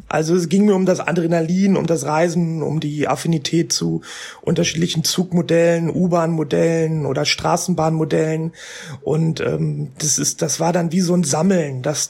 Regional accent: North Rhine-Westphalia, Germany; im Ruhrgebiet, da wo ich herkomme

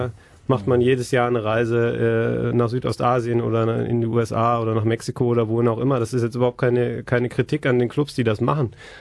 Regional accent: Essen, North Rhine-Westphalia, Germany; Wenn ich mich jetzt an meine Kindheit zurückerinnere, ich bin in Essen aufgewachsen

